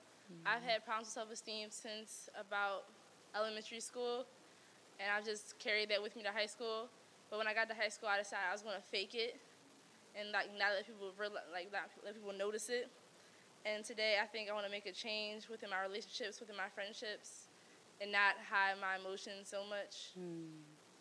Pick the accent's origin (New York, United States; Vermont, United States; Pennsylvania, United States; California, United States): Pennsylvania, United States; Philadelphia; I'm from Philadelphia.